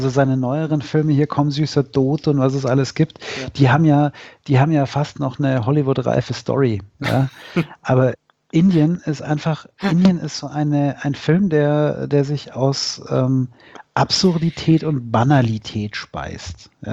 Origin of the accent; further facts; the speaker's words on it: Munich, Bavaria, Germany; Also ich bin ja Münchner, gell?